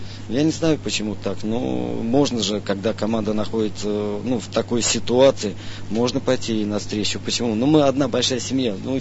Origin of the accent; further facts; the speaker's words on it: Krasnogorsk, Moscow Oblast, Russia; also born or lived in Ulyanovsk; из родного Красногорска, говорят, и из тоже, где я родился, в Ульяновске был 2 года